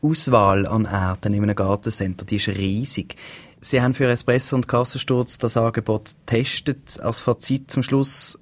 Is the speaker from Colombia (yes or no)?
no; Switzerland; Bei uns in der Schweiz, da ist der Abbau von Torf seit Ende der 80er Jahre aus Naturschutzgründen verboten.